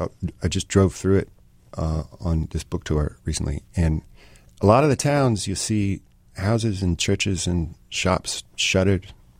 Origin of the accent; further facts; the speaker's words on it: Evansville, Indiana, United States; I grew up in Evansville, and then I went to Indiana University in Bloomington.